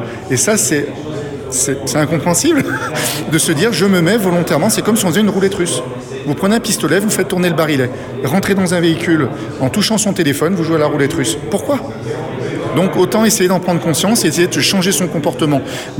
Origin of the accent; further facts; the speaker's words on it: Saint-Étienne, Auvergne-Rhône-Alpes, France; Je suis stéphanois d'origine